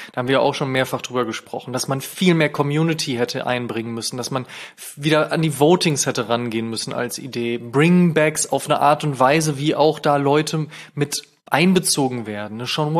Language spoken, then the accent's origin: German; Germany; Und ich bin in Deutschland groß geworden.